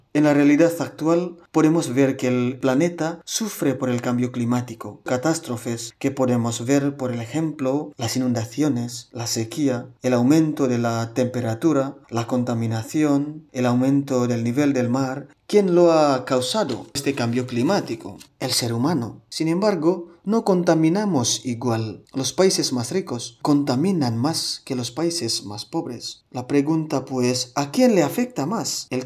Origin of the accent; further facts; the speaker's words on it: Indonesia; Spanish is a second language; now in Spain; Yo vengo de Indonesia, pero actualmente vivo y trabajo en España.